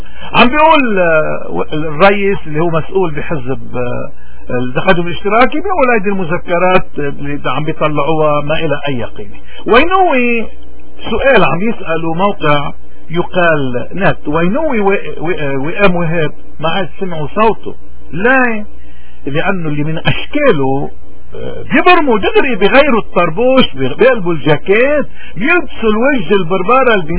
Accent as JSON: {"language": "Arabic", "country": "Lebanon", "said": "تصوروا يعني قديش هيدا مش شايفنا كلبنانيين حتى يستغبينا لهالدرج."}